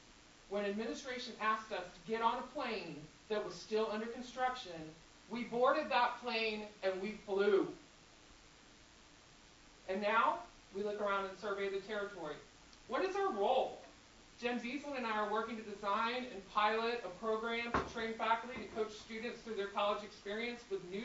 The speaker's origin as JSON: {"language": "English", "region": "Florida", "country": "United States", "tie": "born there", "said": "I want the answer to be yes so I can stay where I was born in Florida."}